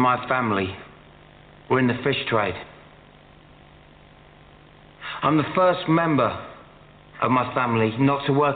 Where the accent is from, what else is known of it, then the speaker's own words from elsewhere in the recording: Bermondsey, London, United Kingdom; I'm an Englishman. I'm from Bermondsey, southeast London.